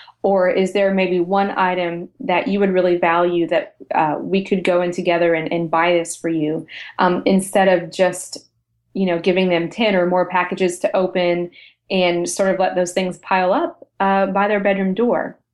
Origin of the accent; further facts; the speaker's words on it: United States; Yeah, we're American. Yes, we live here.